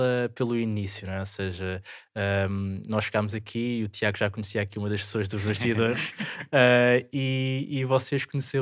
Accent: Monte Abraão, Lisbon, Portugal; Ah, eu sou do Monte Abrão

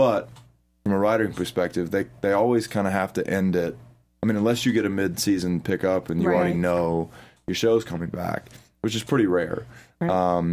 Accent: the South, United States; accent: Southern; I learned that my Southern accent is my actual accent.

